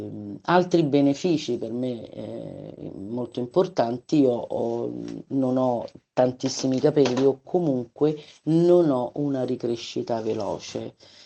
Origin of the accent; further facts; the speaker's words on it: Rome, Lazio, Italy; ho 59 anni e sono di Roma.